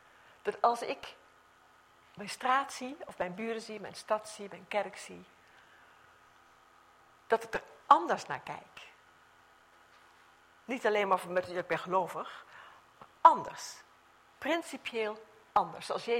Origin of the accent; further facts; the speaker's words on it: Netherlands; want dat weten wij als Nederlanders.